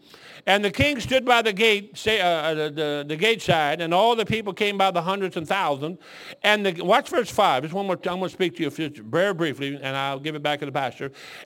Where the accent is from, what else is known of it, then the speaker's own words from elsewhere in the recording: Detroit, Michigan, United States; No, I'm from Southwest Detroit, man. But I've been all over that place.